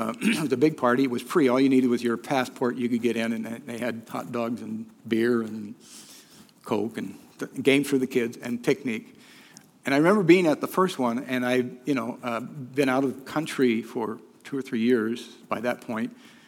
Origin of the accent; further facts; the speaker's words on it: United States; I realized at that moment how deeply enculturated I am as an American.